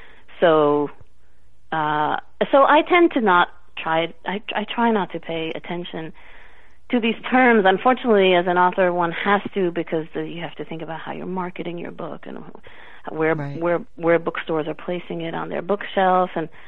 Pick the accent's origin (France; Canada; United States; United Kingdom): France; English is a second language; And, I'm half Indian and I'm half American and I grew up in France.